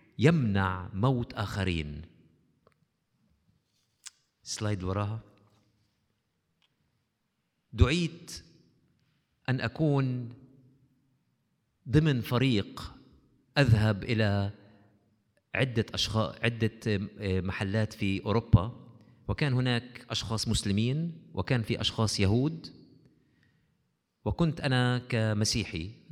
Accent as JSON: {"language": "Arabic", "country": "Palestine", "said": "أنا إنسان فلسطيني مسيحي،"}